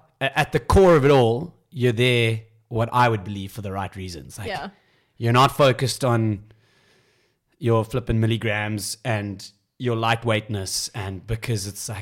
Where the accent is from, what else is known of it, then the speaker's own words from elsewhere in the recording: South Africa; we obviously know the other team well, being South African.